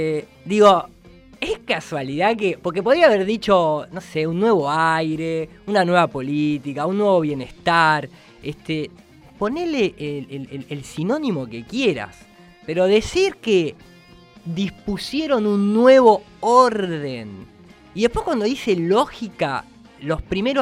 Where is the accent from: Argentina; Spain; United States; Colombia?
Argentina; como argentinos que somos, ¿no es cierto?